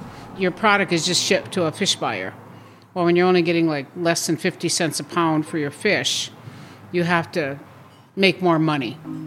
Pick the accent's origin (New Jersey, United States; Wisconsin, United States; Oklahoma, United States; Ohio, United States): Wisconsin, United States; Because we're Native American. There was big controversy when we came here. It wasn't easy in the beginning, you know, because they didn't want us here, us Wisconsin fishermen